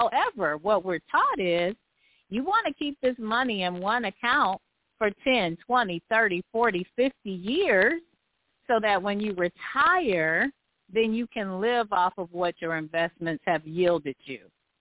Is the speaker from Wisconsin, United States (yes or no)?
yes; Milwaukee, Wisconsin, United States; But I am from Milwaukee.